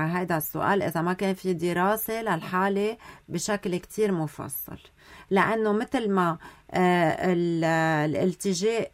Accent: Lebanon

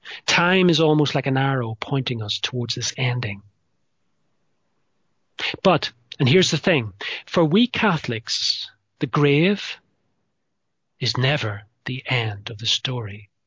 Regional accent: Northern Ireland, United Kingdom; accent: Ulster; I talk funny because I come from a different part of the world to you, and I come from Ireland originally, from the north of Ireland in particular, and I have an Ulster accent, I suppose, and that is why I sound the way I do.

